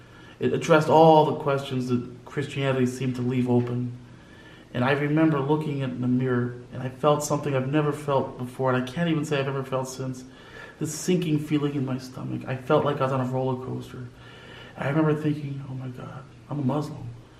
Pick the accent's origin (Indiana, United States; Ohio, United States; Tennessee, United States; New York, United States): Indiana, United States; I grew up in Indiana, went to college at Rutgers University, which is New Jersey